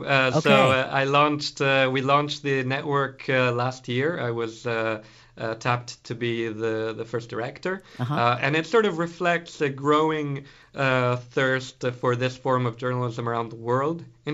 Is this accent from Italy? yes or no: yes; Italy; I come from Italy